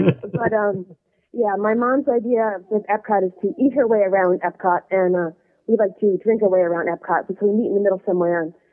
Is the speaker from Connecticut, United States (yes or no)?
yes; Brooklyn, Connecticut, United States; I'm actually from Brooklyn, Connecticut.